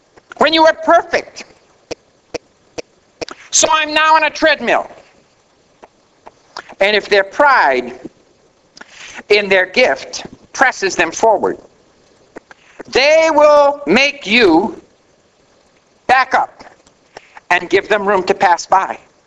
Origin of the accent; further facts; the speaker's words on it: Canada; Yeah, because I'm Canadian.